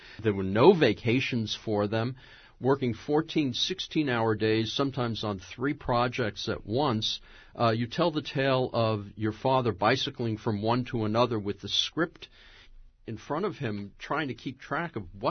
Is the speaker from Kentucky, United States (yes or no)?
no; New York, United States; I remember growing up in New York and going to the Archeo Keys